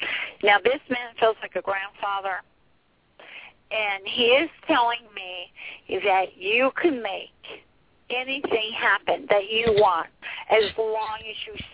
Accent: Pennsylvania, United States; And I'm from Pennsylvania also to let you know

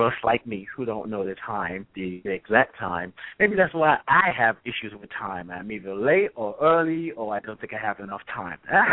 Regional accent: England, United Kingdom; born there; I was born in England

